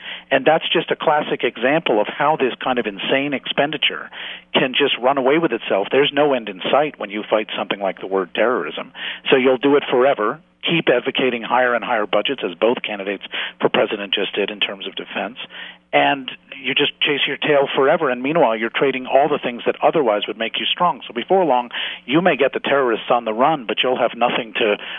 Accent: New York, United States; I'm in New York, and I'm a New Yorker who lost friends in 9/11.

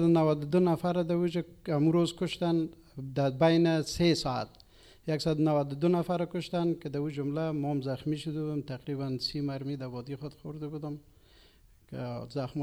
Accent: Paghman, Kabul, Afghanistan; من از افغانستان هستم. در افغانستان در ولایت کابل در ولسوالی پغمان که نزدیکترین در ولایت کابل است ستیموس در وجه پیدا شدیم.

